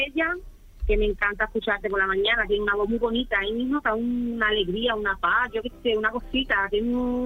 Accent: Jerez de la Frontera, Andalusia, Spain; De Jerez, de la frontera.

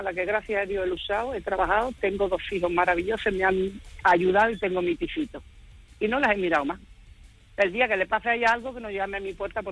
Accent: Barbate, Andalusia, Spain; como soy de Barbate, pues no pega aquí

